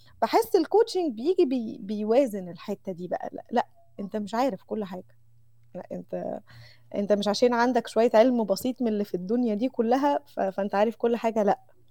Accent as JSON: {"language": "Arabic", "town": "Mansoura", "region": "Dakahlia", "country": "Egypt", "said": "ما كانش معروف عندنا في المنصورة"}